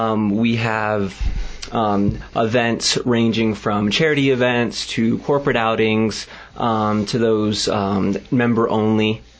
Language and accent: English; Delaware, United States; Delaware, actually.